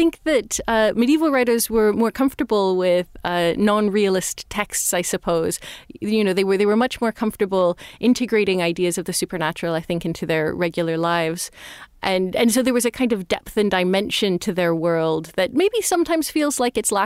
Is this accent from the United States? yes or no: no; Toronto, Ontario, Canada; I'm from Toronto originally